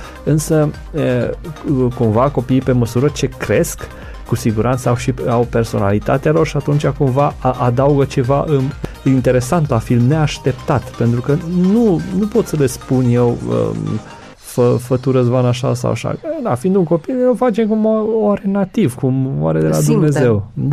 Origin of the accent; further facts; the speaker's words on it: Reșița, Caraș-Severin, Romania; Am vrut să filmez filmul acasă și în orașul meu natal, în zona de vest, în Banat, la Reșița.